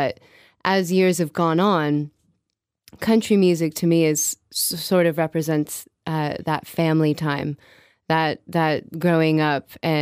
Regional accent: Midwest, United States; I grew up in the Midwest, and I have incorporated a different side of country to my music

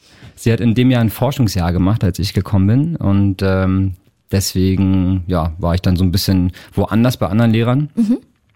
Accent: Berlin, Germany; Waschecht. In Pankow geboren.

